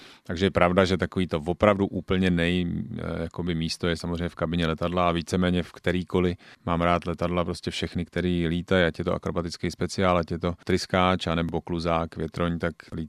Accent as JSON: {"language": "Czech", "town": "Sezimovo Ústí", "region": "South Bohemian Region", "country": "Czechia", "tie": "born or raised there", "said": "Já jsem vyrůstal v Sezimově Ústí, teďka byl jen v Táboře, takže jakoby tady to okolí Sezimově Ústí, Tábor, tak to je prostě opravdu moje srdcovka"}